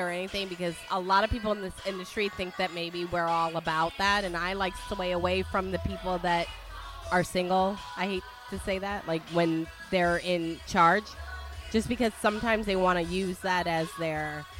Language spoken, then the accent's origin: English; Italy; Okay, I'm from Italy. Donkeys all day.